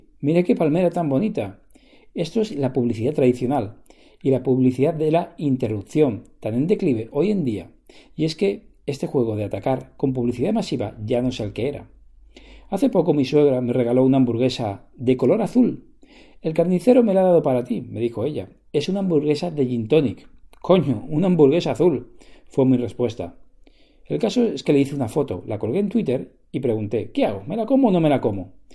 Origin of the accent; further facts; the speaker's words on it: Alicante, Valencian Community, Spain; No hace mucho vine desde el norte de España con unos amigos a mi tierra, Alicante.